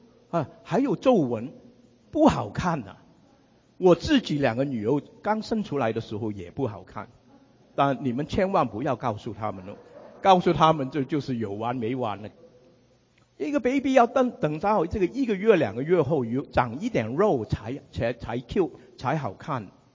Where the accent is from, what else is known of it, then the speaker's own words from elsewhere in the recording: Shanghai, China; 连这个广东话他也听不懂，因为他是上海人，我们都是上海人